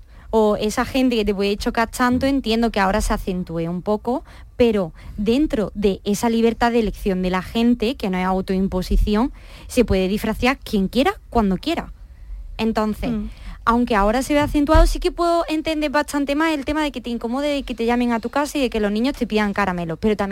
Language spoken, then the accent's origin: Spanish; Andalusia, Spain; lo estamos adaptando un poco pues a cómo somos los españoles, en este caso como somos los andaluces